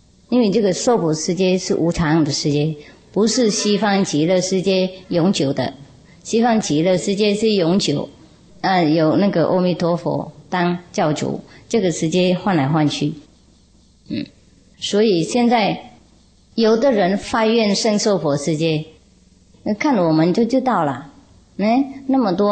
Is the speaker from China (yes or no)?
no; Vietnam; first language Vietnamese; Chinese is a second language; 我们越南话有一句说啊，小孩是冤家，太太丈夫是野豹。